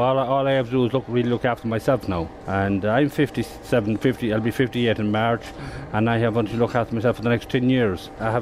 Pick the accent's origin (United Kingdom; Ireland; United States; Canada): Ireland; Ballardween; okay, I'm from Ballardween.